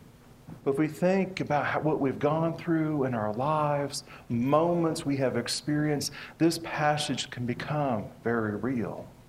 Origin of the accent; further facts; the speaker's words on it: Kansas, United States; Especially where I grew up in Kansas, spring storms, you know, starting about late March, April, into May, especially in April there, was just a common part of the evening, of nighttime even.